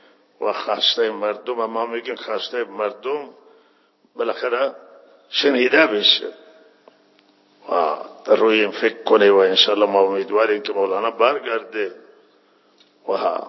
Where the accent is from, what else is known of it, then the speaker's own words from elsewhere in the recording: Iran; ما هم ایرانیم و شهروند ایرانیم